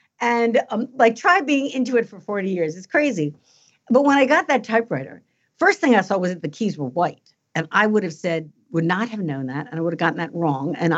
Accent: United States; and I'm Italian American, so I kind of identify.

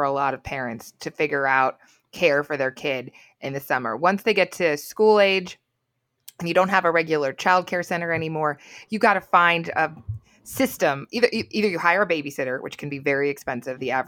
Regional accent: Montrose, Ohio, United States; Like growing up near Montrose, it overplaced a drive-in movie theater in the early 90s.

